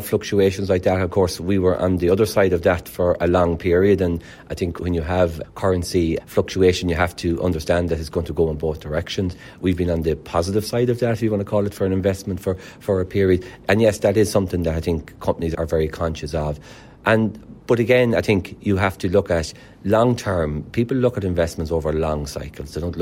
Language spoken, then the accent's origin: English; Ireland; I think we have to get that mindset as Irish people.